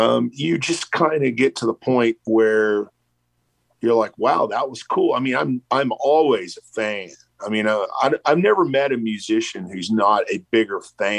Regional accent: Texas, United States; now in Austin, United States; I grew up on the Texas Louisiana border. I've been living in Austin forever, for 25 years, but I grew up on the Texas Louisiana border, and it was a gumbo of music.

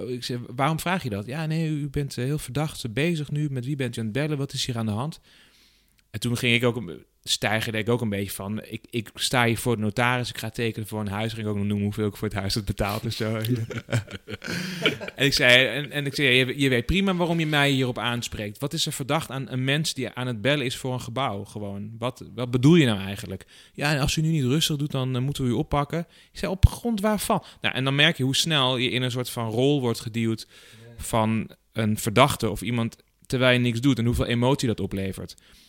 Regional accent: Nijmegen, Gelderland, Netherlands; Ik ben dan inderdaad in Nederland geboren, maar mijn ouders komen uit Israël. Hè? Ik kom uit Nijmegen. Iedereen dacht dat ik een Turk was.

